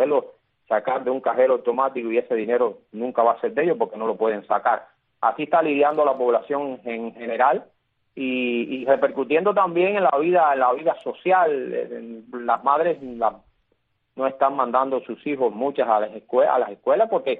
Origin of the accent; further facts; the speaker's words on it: Cuba; los cubanos en general